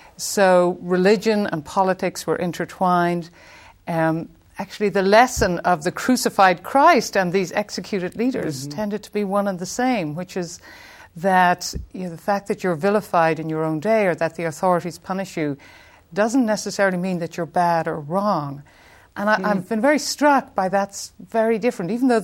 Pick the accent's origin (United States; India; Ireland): Ireland; I was very, very keenly affected by events. Well, we grew up in a world where Britain was the enemy.